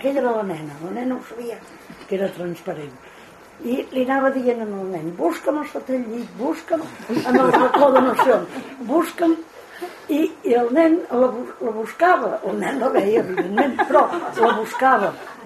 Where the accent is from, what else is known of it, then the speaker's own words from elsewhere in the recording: Barcelona, Catalonia, Spain; now in Girona, Spain; quan vivia a Barcelona, jo soc de Barcelona, però fa 30 anys que visc a Girona